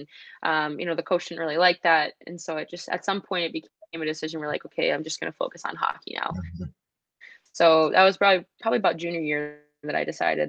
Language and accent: English; Lapeer, Michigan, United States; I know growing up for me in my hometown in Lapeer, there was me and one other girl.